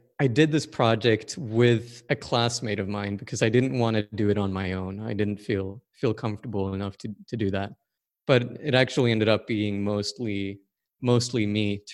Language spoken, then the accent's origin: English; Sweden; English is a second language; I'm from Sweden, born and raised